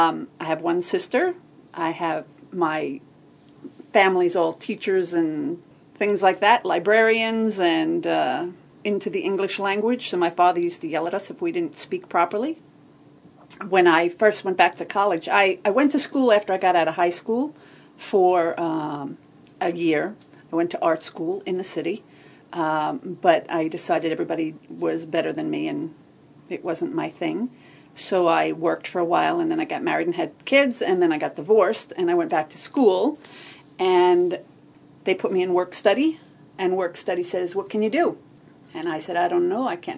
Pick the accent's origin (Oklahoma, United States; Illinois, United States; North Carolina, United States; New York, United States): New York, United States; Massapequa Park; I grew up in Massapequa Park on Long Island, New York, all my life. My parents bought one of the first houses in that particular area when they got married.